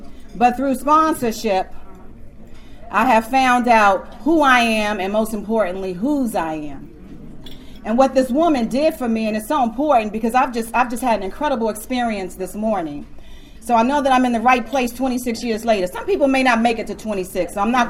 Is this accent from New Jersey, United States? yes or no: yes; Newark, New Jersey, United States; also born or lived in Washington, D.C.; I'm from Newark, New Jersey.